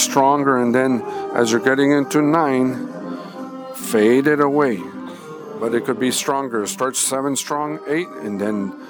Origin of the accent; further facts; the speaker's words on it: Rio Grande City, Texas, United States; I am from Rio Grande City.